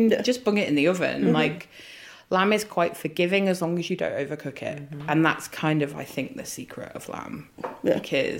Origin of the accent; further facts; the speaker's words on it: Ormskirk, North West England, United Kingdom; But I was a barrister for 20 years and, you know, born and raised in Ormskirk.